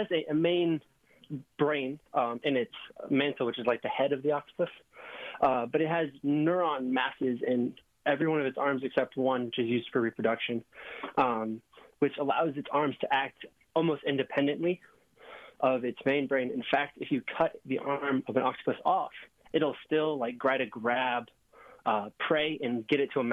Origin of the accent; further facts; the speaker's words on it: Oregon, United States; But I'm from Oregon, and so I actually traveled there.